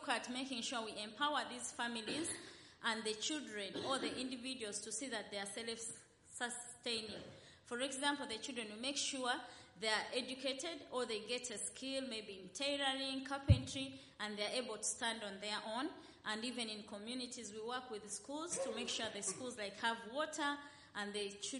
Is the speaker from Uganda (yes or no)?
yes; Uganda; We come from Uganda, and we started this ministry.